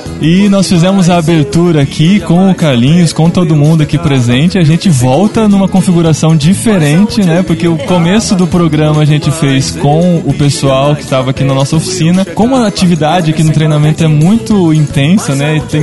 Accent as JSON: {"language": "Portuguese", "town": "Piracicaba", "region": "São Paulo", "country": "Brazil", "tie": "born or raised there", "said": "E o terceiro e-mail é da Adna Prado, lá da minha terrinha, Piracicaba."}